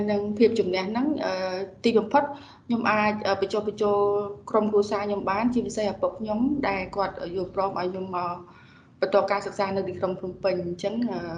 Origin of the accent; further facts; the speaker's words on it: Kampong Cham, Cambodia; ពុកម្ដាយខ្ញុំគាត់គឺជាកសិករហើយខ្ញុំមកពីខេត្តកំពង់ចាម